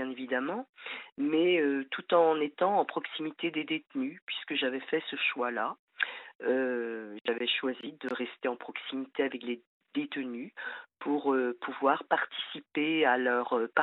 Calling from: Rennes, Brittany, France; Alors je suis bretonne et je vous appelle de Rennes.

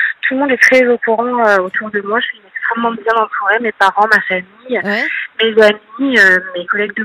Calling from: Paris, Île-de-France, France; J'ai 39 ans et je suis de Paris.

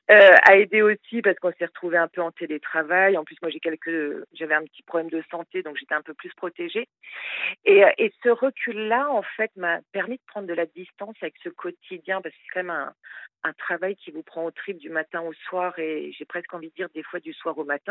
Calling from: Metz, Grand Est, France; j'ai 40 ans et ce soir, je vous appelle de Metz.

